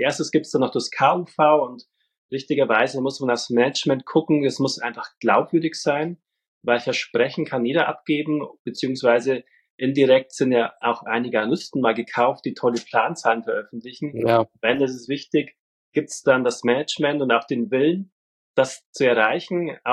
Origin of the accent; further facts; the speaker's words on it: Bavaria, Germany; now in Kulmbach, Germany; Bin dann nach Kulmbach irgendwann zurück, sozusagen nach Bayern, nahe meiner Heimat Fichtelgebirge. Und da arbeite ich jetzt auch schon wieder deutlich über ein Jahrzehnt in Kulmbach